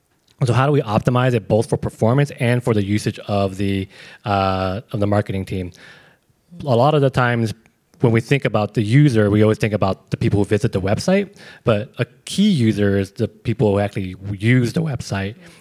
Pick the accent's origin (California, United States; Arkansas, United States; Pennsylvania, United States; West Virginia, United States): California, United States; So I'm from California originally, but I think I've been living here long enough to officially call myself a Michigander or a Midwesterner.